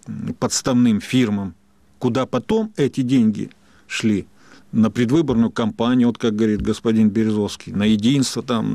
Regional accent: Russia; я как россиянин не могу просто так ходить оплеванным

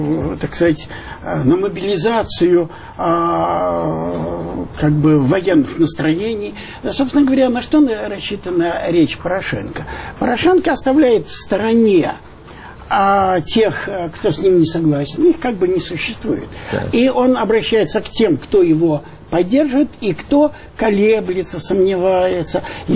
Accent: Zhytomyr Oblast, Ukraine; first language Ukrainian; Russian is a second language; я советский человек. Моя родина большая, и я родился в Житомирской области. Мой первый язык украинский, я большую часть жизни прожил там. Для меня это родина.

